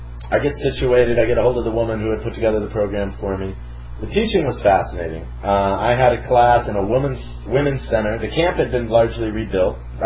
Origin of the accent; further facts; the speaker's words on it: United States; But anyway, for me as an American, I could go about wherever the hell I wanted besides Gaza.